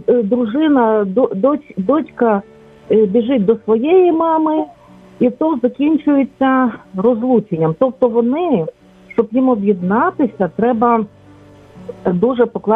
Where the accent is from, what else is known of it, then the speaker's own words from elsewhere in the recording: Lviv, Lviv Oblast, Ukraine; я зі Львова.